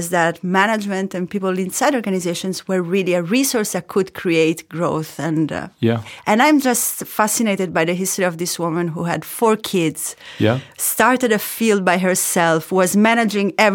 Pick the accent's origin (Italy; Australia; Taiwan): Italy; Rome, Lazio; In Trastevere, in the center of Rome. Actually.